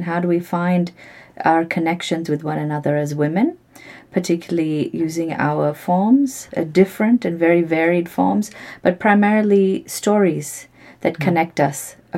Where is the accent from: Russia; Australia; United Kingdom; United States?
Australia; something that we didn't learn easily when we were growing up in Australia.